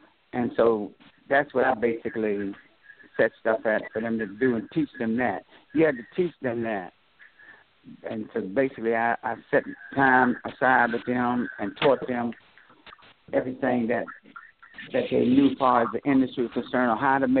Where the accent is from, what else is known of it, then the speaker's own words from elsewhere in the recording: Washington, District of Columbia, United States; Well, I'm from Washington, D.C., born and raised.